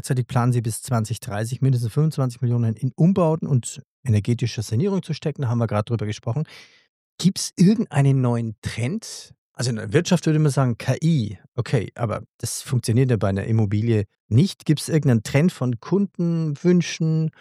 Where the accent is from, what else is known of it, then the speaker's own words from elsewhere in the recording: Bayreuth, Bavaria, Germany; Ich komme zufällig aus Bayreuth.